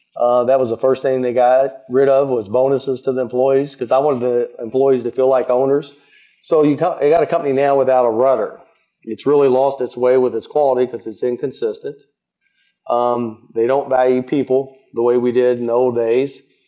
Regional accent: Louisville, Kentucky, United States; They left Louisville, Kentucky, my hometown.

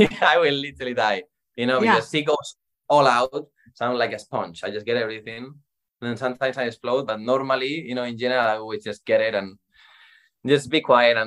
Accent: Madrid, Community of Madrid, Spain; So basically, I am from Spain, Madrid.

